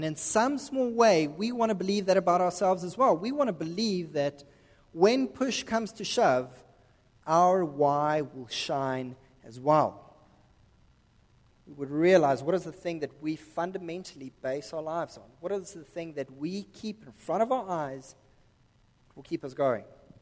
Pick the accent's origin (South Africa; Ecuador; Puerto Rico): South Africa; accent: Americanized; now in United States; My accent is completely Americanized. We're actually South African